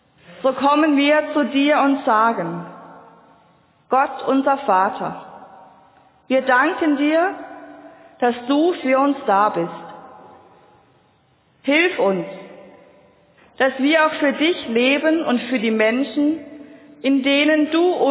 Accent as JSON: {"language": "German", "country": "Germany", "moved": "yes", "lives_now": "Switzerland", "said": "Wie Sie hören, komme ich nicht aus der Schweiz, sondern aus Deutschland. Und dies ist mein erster Nationalfeiertag hier."}